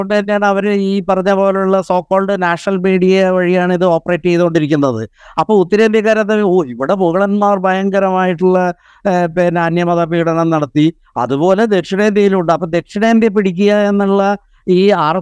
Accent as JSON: {"language": "Malayalam", "region": "Kerala", "country": "India", "said": "അതുകൊണ്ട് സുരേന്ദ്രൻ്റെ പേരിട്ടാലും ഒരു വയനാട്ടുകാരൻ എന്ന നിലയിൽ ഞാൻ തൃപ്തനായിരിക്കും."}